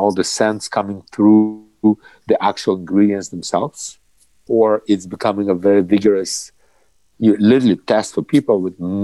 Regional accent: Russia; when I was growing up in Russia, my mother, I was 6 years old

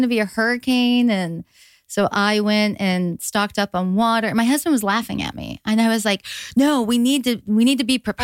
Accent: Pittsburgh, Pennsylvania, United States; In Pittsburgh.

